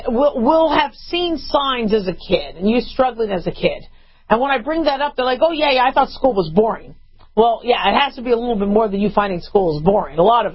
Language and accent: English; Nevada, United States; I'm from Nevada.